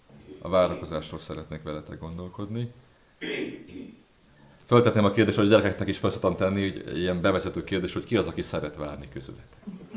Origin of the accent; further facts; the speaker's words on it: Pécs, Baranya, Hungary; Én Pécsről származom, Pécsen vannak ilyen számlálós piros lámpák.